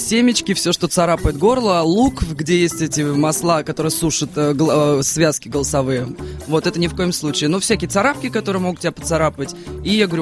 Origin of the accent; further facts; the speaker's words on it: Moscow, Russia; Я вообще коренная москвичка